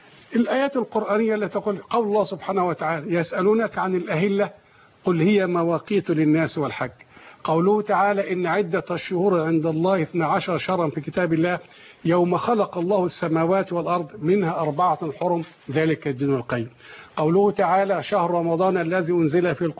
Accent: Egypt; أنا هنا من مصر

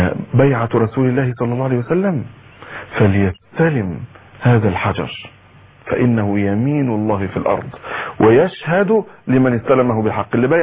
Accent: Egypt; احنا عندنا مشكلة كمصريين وكتير من بلاد

